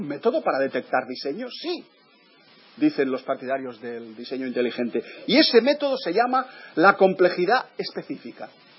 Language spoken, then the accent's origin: Spanish; Catalonia, Spain; Yo, como soy catalán, arrimo el ascua a mi sardina y hablo de Montserrat.